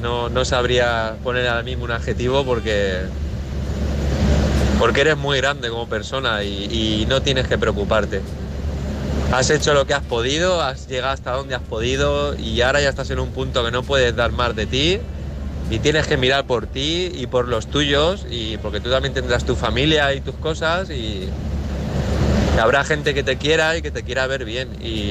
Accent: Valencia, Valencian Community, Spain; Estoy aquí, pues, en ruta. He salido de Barcelona y nada, voy para Valencia, para casa.

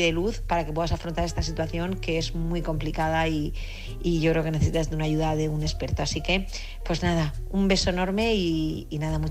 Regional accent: Region of Murcia, Spain; Qué alegría coincidir con gente de Murcia. De verdad, con lo que adoro yo mi tierra, me gusta coincidir con gente de Murcia.

